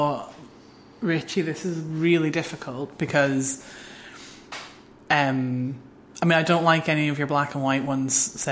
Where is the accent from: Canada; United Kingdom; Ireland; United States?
Ireland; So. I am Irish.